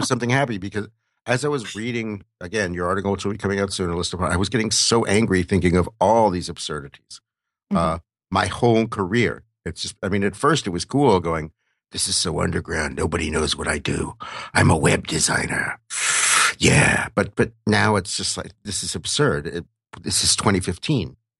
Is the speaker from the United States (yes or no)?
yes; United States; I just have to say, brackets as an American.